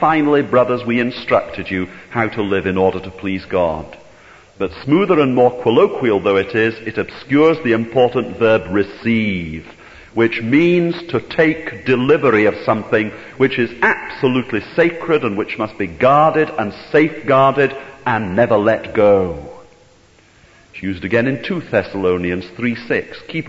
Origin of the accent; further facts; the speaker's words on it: Arbroath, Scotland, United Kingdom; from my hometown, Arbroath, on the east coast of Scotland